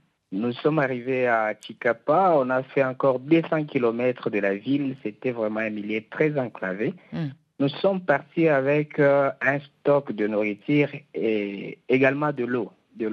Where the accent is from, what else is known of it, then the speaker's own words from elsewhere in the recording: Goma, North Kivu, DR Congo; Parce qu'ici, chez nous, au Goma, on ne consomme pas ça.